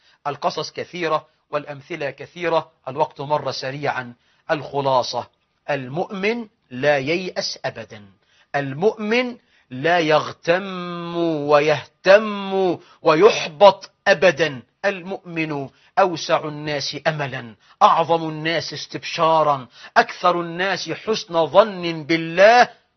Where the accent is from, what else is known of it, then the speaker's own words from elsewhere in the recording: Egypt; أقدر أقف قدام أي واحد عربي سعودي إماراتي بحريني قطري مغربي جزائري واقول له انا مصري